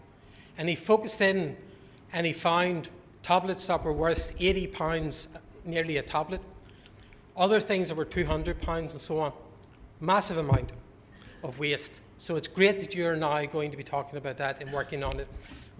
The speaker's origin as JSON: {"language": "English", "town": "Belfast", "region": "Northern Ireland", "country": "United Kingdom", "said": "I'm from Belfast, you can hear my accent"}